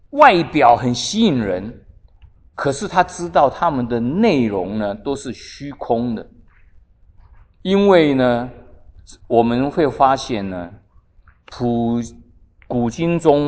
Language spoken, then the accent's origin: Chinese; China; 对我们中国人来讲，是我们沉浮了5000年的传统。